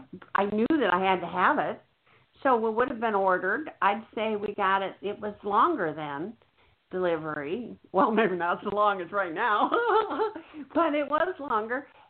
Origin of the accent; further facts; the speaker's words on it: Fort Lauderdale, Florida, United States; I'm from Fort Lauderdale.